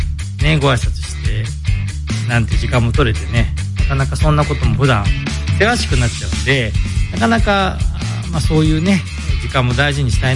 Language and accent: Japanese; Toyohashi, Aichi, Japan; also born or lived in Toyone; みゆき小学校、高志台中学校、豊橋南高校出身なんですね。まあまあ、コテコテの豊橋なんですけど、まあ、小さい頃はちょっと豊根村にいましたが、